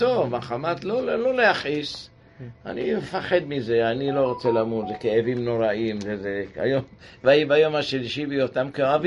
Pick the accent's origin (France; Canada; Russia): Russia; now in Israel; אני באתי מרוסיה, אני לא, לא, לא תיגע בי